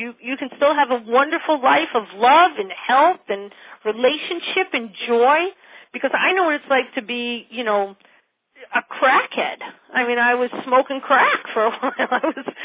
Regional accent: Connecticut, United States; Now, I grew up in Fairfield County, basically plenty of food, plenty of shelter, plenty of thing

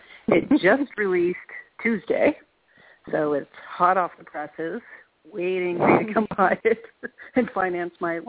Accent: Missouri, United States; So I grew up in Missouri, actually, but I didn't realize you were in North Carolina.

